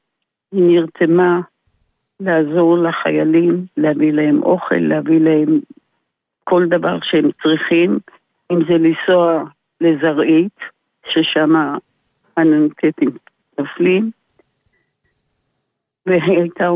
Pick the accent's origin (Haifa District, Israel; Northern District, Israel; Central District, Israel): Northern District, Israel; Yesod HaMa'ala; כן, אני נולדתי ביסוד המעלה, וגם האבא שלי. ומקימי יסוד המעלה והמשפחה שלי.